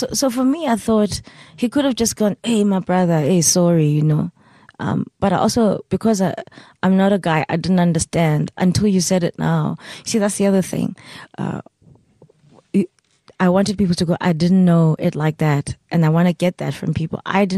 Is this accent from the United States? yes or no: no; South Africa; I'm a South African. I wear some Khoza gear. I export our culture.